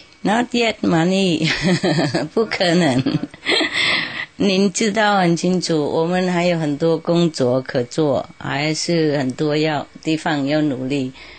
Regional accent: China; 像我们中国人喜欢吃饭，爱吃饭，爱吃米了啊！

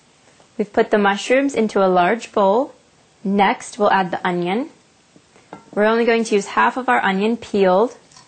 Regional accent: Ohio, United States; I'm from Ohio, USA.

